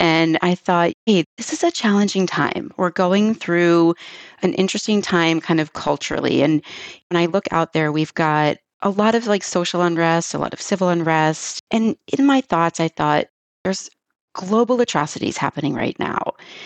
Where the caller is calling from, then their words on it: Frederick, Maryland, United States; I am calling in from Maryland. I'm in Frederick, Maryland.